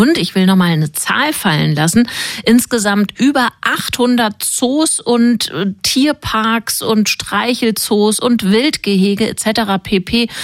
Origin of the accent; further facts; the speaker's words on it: Hanover, Lower Saxony, Germany; Ich komme aus Hannover